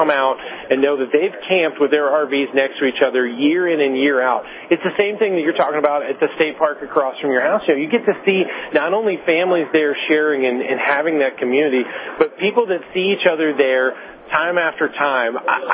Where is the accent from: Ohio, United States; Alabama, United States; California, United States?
Alabama, United States; I got introduced to RVing by my grandparents, who would come visit us when I was growing up in Alabama.